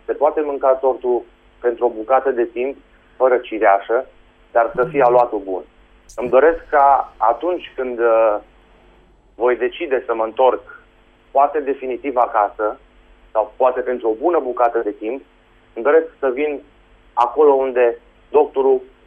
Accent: Romania; Pentru că sunt român și așa am să mor

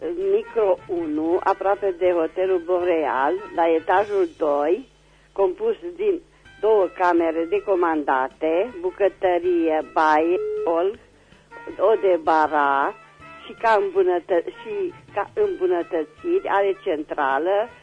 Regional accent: Reșița, Caraș-Severin, Romania; Mulțumesc … sunt din Reșița.

